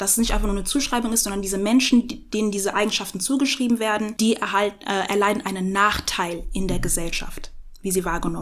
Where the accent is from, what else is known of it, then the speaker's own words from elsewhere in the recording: Germany; dass ich im Grunde genommen gebürtige Deutsche bin. Ja, so, ich bin hier in dem Land aufgewachsen, geboren, wie auch immer.